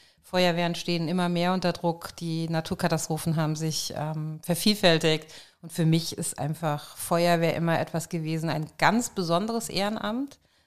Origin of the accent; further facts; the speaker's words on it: Schwalbach am Taunus, Hesse, Germany; Ich bin seit etlichen Jahren Mitglied der Freiwilligen Feuerwehr in meiner Heimatstadt Schwalbach am Taunus.